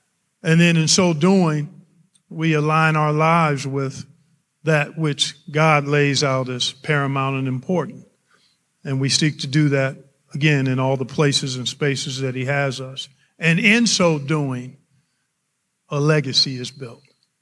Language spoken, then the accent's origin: English; Cleveland, Ohio, United States; Basketball once sat on the throne of my life as I grew up in Cleveland and dreamed of being able to play for pay someday